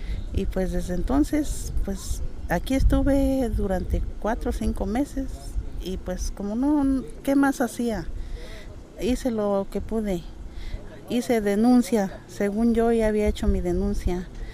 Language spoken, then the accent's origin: Spanish; Huitzuco, Guerrero, Mexico; Vengo de Huitzuco, Guerrero.